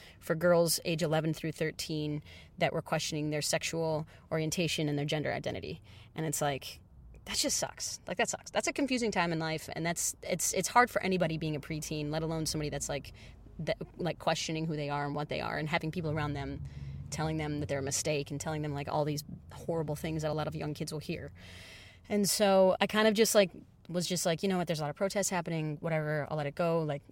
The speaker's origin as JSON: {"language": "English", "town": "Detroit", "region": "Michigan", "country": "United States", "said": "I'm a pop musician from Detroit. I grew up in a very religious household. I grew up in Christianity."}